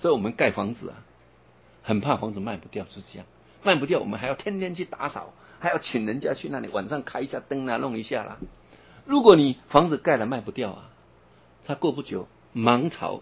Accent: China

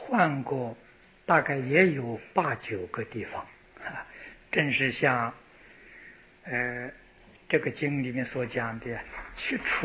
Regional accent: China; 那么观音菩萨与我们中国人特别有缘分。

